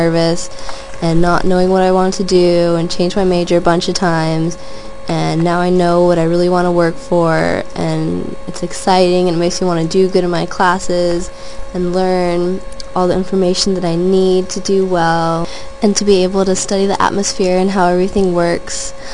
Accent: Irvine, California, United States; also born or lived in Germany; now in San Diego, United States; I was born in Germany, but I grew up in Irvine, California. I moved to San Diego 4 years ago and started college here right after high school.

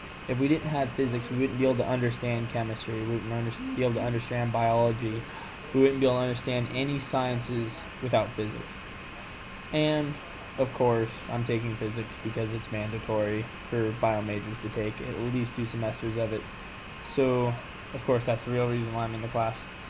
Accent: San Jose, California, United States; now in San Diego, United States; I'm from San Jose, California. There is nothing to do in San Jose, so I'm very glad to be in San Diego now.

